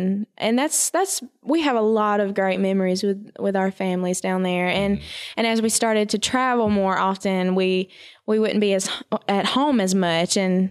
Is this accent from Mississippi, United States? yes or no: yes; Mississippi, United States; now in Nashville, United States; Yeah, until a few months ago, we moved to Nashville, and we grew up in South Mississippi.